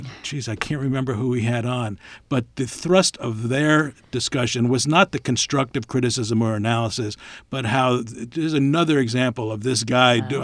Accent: Bronx, New York, United States; Listen, I was born and raised in the Bronx. I went to my first game at Yankee Stadium almost 60 years ago.

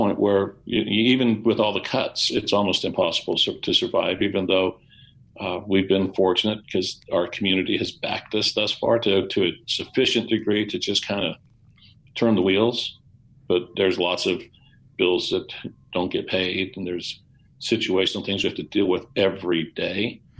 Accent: Bingham Canyon, Utah, United States; This is something I grew up with. I grew up in Bingham Canyon.

